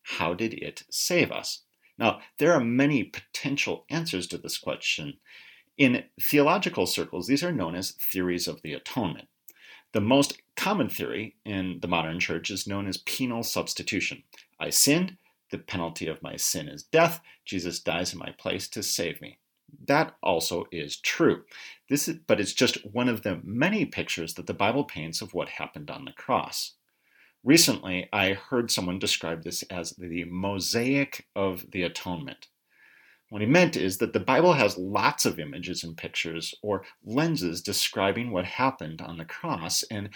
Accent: United States; For me, as an American, it is hard for me to accept a king.

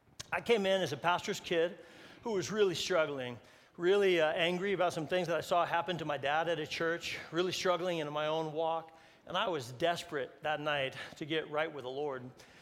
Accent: Colorado Springs, Colorado, United States; Counted it a great, great honor to return to my hometown, Colorado Springs, and to pastor Grace Bible Church for about 25 years.

